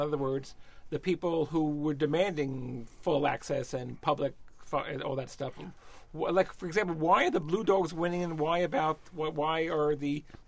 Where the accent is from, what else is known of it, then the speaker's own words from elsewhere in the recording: New York City, New York, United States; Because I grew up in New York and I took the subway.